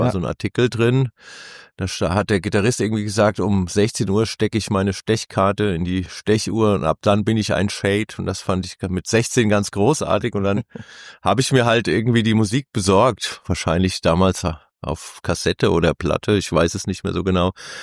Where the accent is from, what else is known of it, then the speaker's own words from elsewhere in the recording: Bingen am Rhein, Rhineland-Palatinate, Germany; durch die Stadt, aus der ich komme, aus Bingen am Rhein. Das ist so eine Kleinstadt